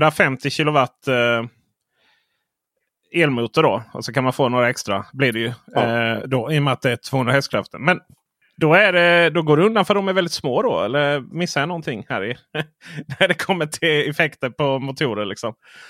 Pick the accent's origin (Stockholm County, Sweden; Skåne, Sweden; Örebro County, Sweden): Skåne, Sweden; som skåning jag är